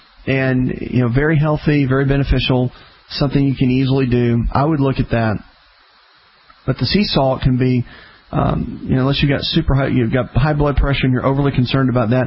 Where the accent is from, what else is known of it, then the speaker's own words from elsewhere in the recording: the South, United States; Now, listen, I grew up in the South. I grew up fishing catfish